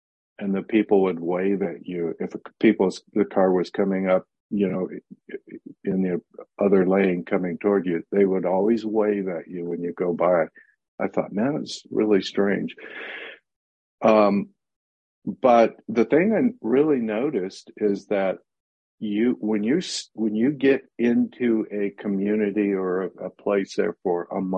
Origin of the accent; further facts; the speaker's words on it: Oregon, United States; I'm from the West Coast, from Oregon originally.